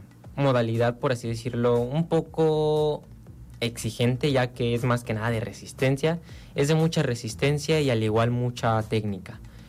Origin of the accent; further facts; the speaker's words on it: Jojutla, Morelos, Mexico; Soy de aquí de Jojutla, orgullosamente de Barrio Las Calaveras, de aquí cerquita.